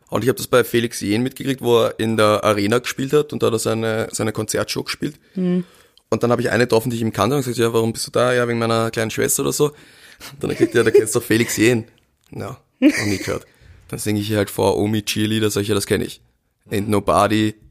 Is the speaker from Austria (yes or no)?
yes; Austria; Dann komme ich aus Österreich.